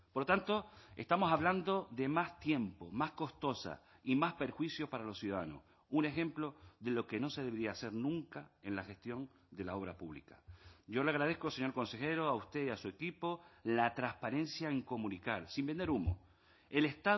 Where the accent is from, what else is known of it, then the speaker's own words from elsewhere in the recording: Canary Islands, Spain; Yo soy de La Palma, como ustedes saben